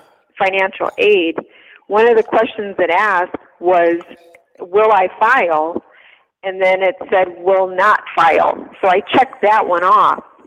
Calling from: Topeka, Kansas, United States; Currently, I'm calling from Topeka, Kansas.

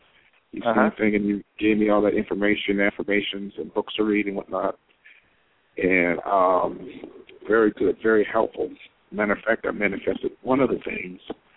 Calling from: New York City, New York, United States; I'm calling from New York City.

